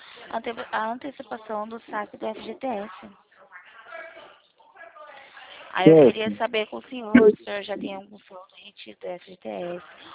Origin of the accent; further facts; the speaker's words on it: Americana, São Paulo, Brazil; Eu sou de Americana.